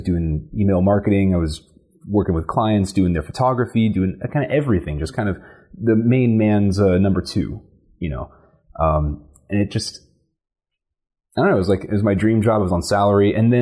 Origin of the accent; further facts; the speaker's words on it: Atlanta, Georgia, United States; Born and raised in Atlanta, and I'm also a drummer in two bands around the area, and went to school at UGA for sculpture, fine art